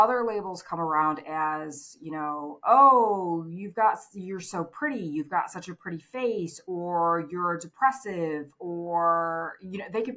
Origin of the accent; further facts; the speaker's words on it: Michigan, United States; moved away as an adult; when I was 19, 20 years old, I left my hometown in Michigan and I moved to California.